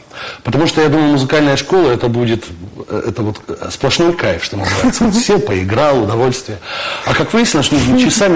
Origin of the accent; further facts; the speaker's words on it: Brest, Brest Region, Belarus; А тогда же вот я родился и жил в Бресте.